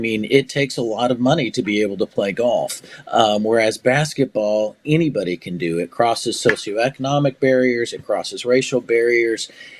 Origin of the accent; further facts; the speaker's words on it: Spokane, Washington, United States; born there; So, you know, I was born in Spokane, Washington. I got blessed to go to college in Spokane.